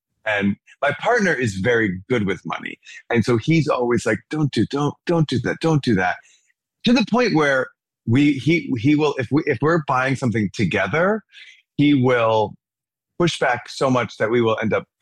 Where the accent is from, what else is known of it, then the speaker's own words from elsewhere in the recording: Dallas, Texas, United States; I'm from Dallas, and all the shows that would come through became my go-to.